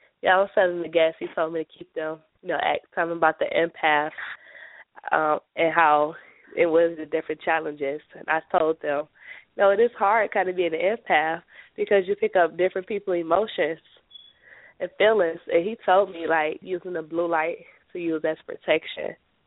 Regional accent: Detroit, Michigan, United States; I'm from Detroit, Michigan.

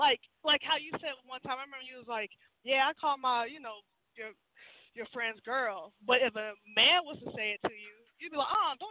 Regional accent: the South, United States; Like, I'm from the South.

